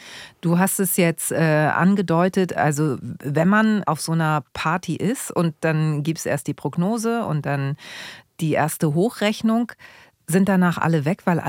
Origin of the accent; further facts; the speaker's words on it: Hamburg, Germany; Genau, ich komme aus Hamburg, deswegen ist Karneval mir so egal.